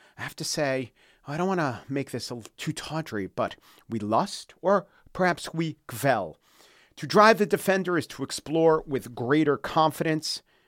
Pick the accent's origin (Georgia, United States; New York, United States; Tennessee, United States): New York, United States; So I'm from Long Island